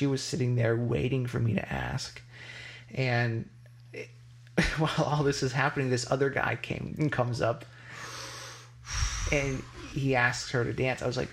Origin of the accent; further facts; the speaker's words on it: Palmer, Massachusetts, United States; I'm from Palmer, Massachusetts.